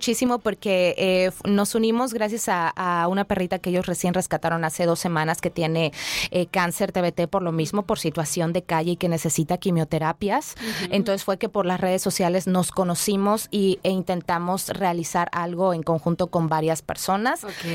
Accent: Xalapa, Veracruz, Mexico; born there; La de la Ciudad de las Flores, así se le llama a mi ciudad donde yo nací, donde tienen la casa ustedes, allá en Jalapa, Veracruz.

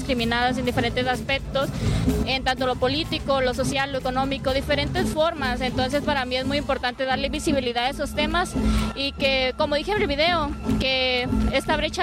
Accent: Santiago, Baja California Sur, Mexico; Soy de Santiago, Baja California Sur, estudio en la Universidad Autónoma de Baja California Sur con sede en La Paz y una licenciatura en Ciencias Políticas y Administración Pública.

